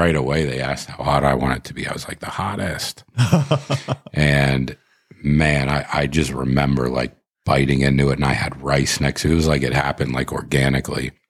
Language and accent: English; Pittsburgh, Pennsylvania, United States; They didn't have much of that growing up in Pittsburgh.